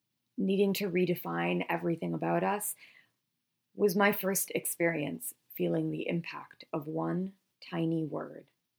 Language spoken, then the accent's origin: English; Canada; I grew up in Canada where we commonly use partner.